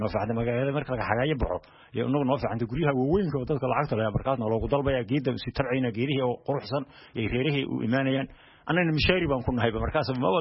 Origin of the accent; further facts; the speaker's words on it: Qallaafe, Somali Region, Ethiopia; qallaafay ayaan ka imid dirimadii hore lugbaanan aaga imid